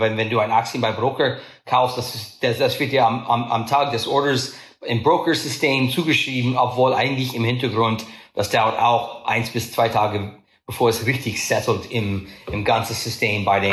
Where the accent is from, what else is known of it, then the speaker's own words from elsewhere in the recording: United States; German is a second language; Wie man hört, bin ich Amerikaner, der mir lange Jahre Mühe gegeben hat, Deutsch zu lernen.